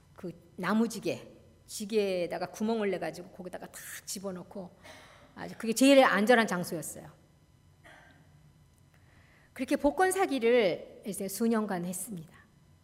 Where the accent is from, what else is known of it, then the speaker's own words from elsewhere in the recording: Mapo, Seoul, South Korea; 제가 본래 어릴 때그 마포에서 자랐는데요, 늘 한강에 걸어 다니기도 했어요.